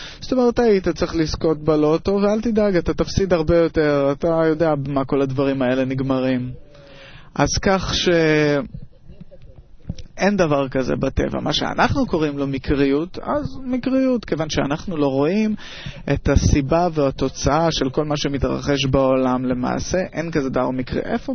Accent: Moscow, Russia

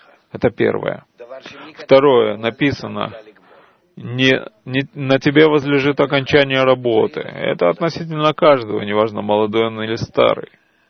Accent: France; я из Франции.

